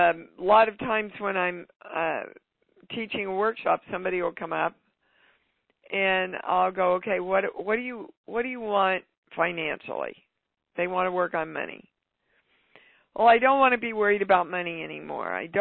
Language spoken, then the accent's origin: English; Kansas, United States; I grew up in Kansas.